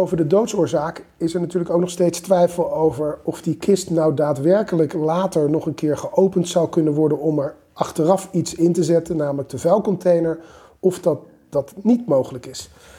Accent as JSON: {"language": "Dutch", "country": "Netherlands", "said": "dat de Belgen iets minder doen aan anonimiseren dan wij als Nederlanders"}